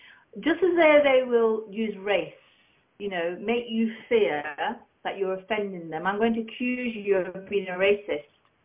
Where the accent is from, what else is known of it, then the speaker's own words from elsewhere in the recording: Derby, East Midlands, United Kingdom; And I still go to my hometown in Derby and speak, which is where they live.